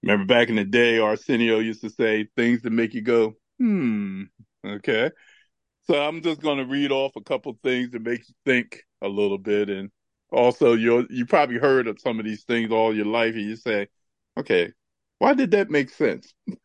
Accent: Riverside, United States; I grew up in Riverside. You know about Riverside.

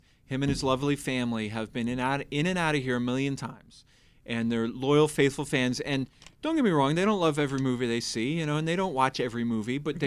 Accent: Brooklyn, New York, United States; And I grew up in Brooklyn, and I was talking about the little drugstore that I, you know, would play this game in.

